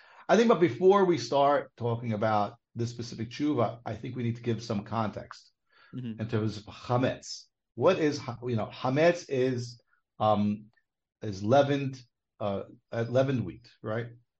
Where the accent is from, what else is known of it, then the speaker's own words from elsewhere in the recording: New York, United States; So growing up in Brooklyn, New York, and following all the kashrus agencies